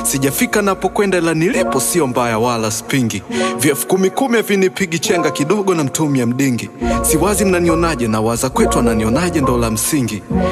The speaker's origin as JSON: {"language": "Swahili", "town": "Temeke", "region": "Dar es Salaam", "country": "Tanzania", "said": "natoka Temeke kule mbako muga mbona ruka na kukanyagana"}